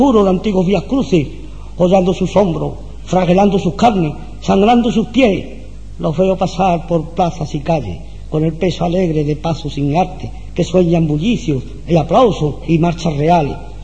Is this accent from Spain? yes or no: yes; Alcalá de Guadaíra, Andalusia, Spain; plaza centenaria de mi pueblo, la que pisaron en este día nuestros abuelos, nuestros antepasados alcalareños.